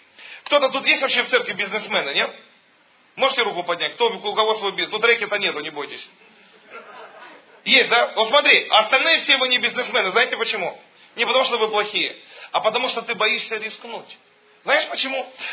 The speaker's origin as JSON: {"language": "Russian", "town": "Tomsk", "region": "Tomsk Oblast", "country": "Russia", "tie": "born there", "said": "Я родился в Сибири, я люблю, когда холодно."}